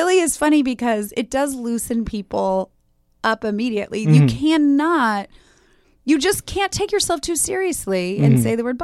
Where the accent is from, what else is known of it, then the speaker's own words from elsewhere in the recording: Los Angeles, California, United States; I grew up in LA.